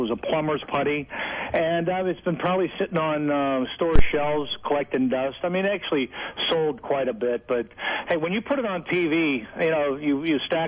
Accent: Pittsburgh, Pennsylvania, United States; I'm from Pittsburgh, went to Atlantic City.

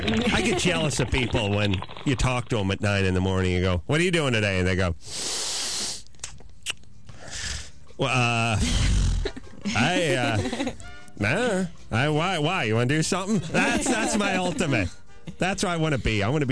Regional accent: North Hollywood, California, United States; Oh, my hometown. Yeah.

